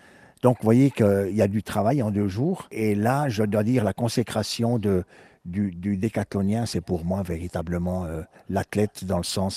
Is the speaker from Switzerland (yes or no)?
yes; Neuchâtel, Switzerland; Je suis toujours fidèle à Neuchâtel et à tout ce que Neuchâtel représente dans ma vie. Depuis le berceau de mon enfance à La Coudre, je suis un enfant de La Coudre et fier de l'être, un quartier dans lequel j'ai tout trouvé